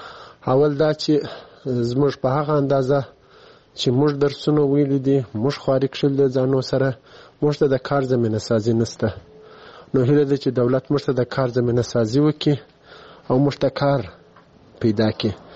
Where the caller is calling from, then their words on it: Kandahar, Afghanistan; د کندهار ولایت د 14 څخه تاسو ته پیغام ږدم. زه دلته په کندهار کې په یو شخصي روغتون کې د فارمسیست په حیث دنده اجرا کوم.